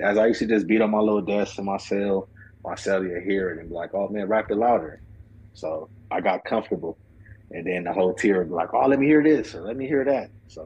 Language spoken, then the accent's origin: English; California, United States; also born or lived in Long Beach; I'm from Long Beach, California, but I was raised in the Valley.